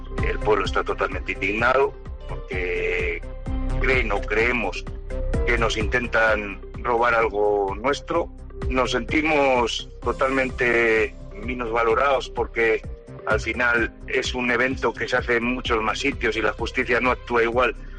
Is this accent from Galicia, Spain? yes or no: no; Soria, Castile and León, Spain; que somos de Soria